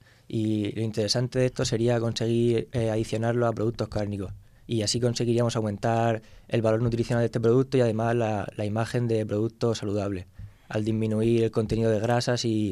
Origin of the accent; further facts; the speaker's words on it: Orihuela, Valencian Community, Spain; No, yo soy de Orihuela.